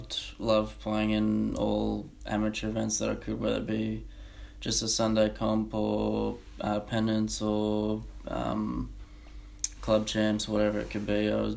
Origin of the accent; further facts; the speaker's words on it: Queensland, Australia; Originally coming from Queensland, I'd finished high school